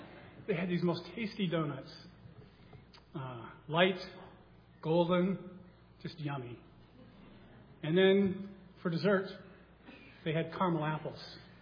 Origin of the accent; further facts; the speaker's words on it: Michigan, United States; this is near and dear to my heart because I grew up in Michigan. And as anyone knows who grew up in Michigan, there's nothing better on a fall day than going to the cider mill and getting some cider.